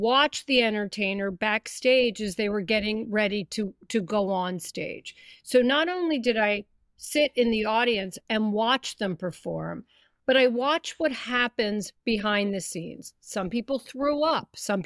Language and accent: English; Philadelphia, Pennsylvania, United States; So I grew up in Philadelphia. My father and grandfather were in the nightclub business.